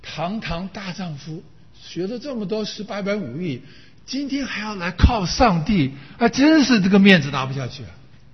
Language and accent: Chinese; Taiwan; moved away as an adult; now in United States; 因为我基本上我头二十几年在中国长大，在台湾长大，我常常说我是中国人，其实我也是美国人。我在美国住时间比中国还久